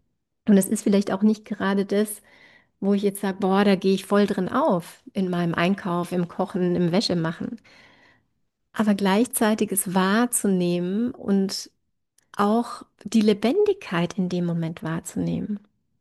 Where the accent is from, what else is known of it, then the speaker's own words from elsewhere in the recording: Bavaria, Germany; Also bei uns in Bayern ist es ja so, dass ab August die Sommerferien anfangen